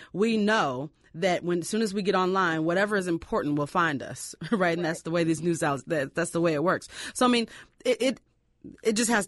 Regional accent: Louisville, Kentucky, United States; moved away; You know, I'm from Louisville, Kentucky. I've only lived here for 3 years. You know, no one else is here. All of my family is in Kentucky.

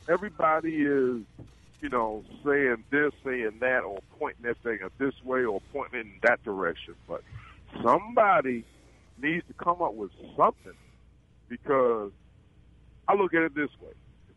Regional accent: Baltimore, Maryland, United States; moved away as an adult; now in Virginia Beach, United States; Well, originally I'm from Baltimore, Maryland.

